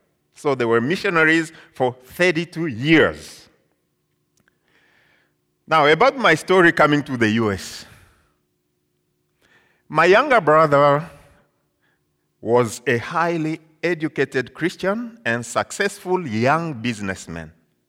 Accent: Eastern Congo, DR Congo; I come from Eastern Congo. Eastern Congo, as you can see. But currently my family lives in the western part, about 1,200 miles away from my hometown.

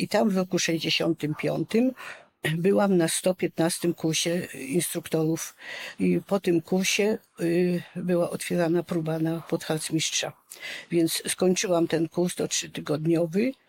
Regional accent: Jędrzejów, Świętokrzyskie Voivodeship, Poland; born there; dlatego ja się urodziłam w Jędrzejowie

